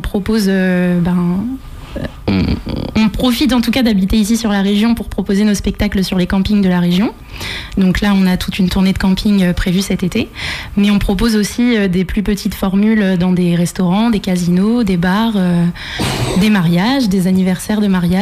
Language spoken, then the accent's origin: French; Challans, Pays de la Loire, France; born there; Je suis née à Chalands.